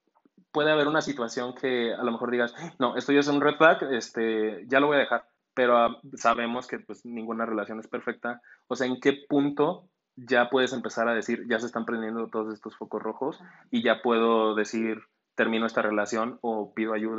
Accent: Mexico; como somos de México, tenemos como esta mentalidad machista

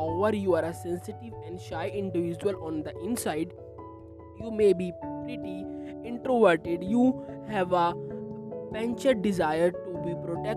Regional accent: India; English is a second language; By the way … I am from India.

